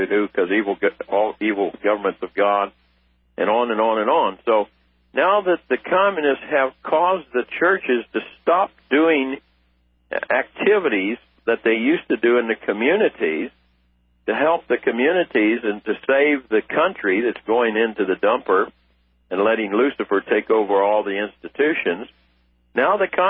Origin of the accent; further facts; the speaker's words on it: Arlington, Virginia, United States; also born or lived in Washington, D.C.; if you knew the churches I grew up in Arlington, Virginia, and Washington, D.C., during the 40s and 50s, these were activist churches.